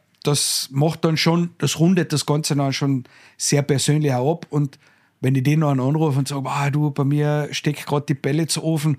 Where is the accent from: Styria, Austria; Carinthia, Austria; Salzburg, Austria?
Carinthia, Austria; einen Messerbaukurs bei uns in Kärnten.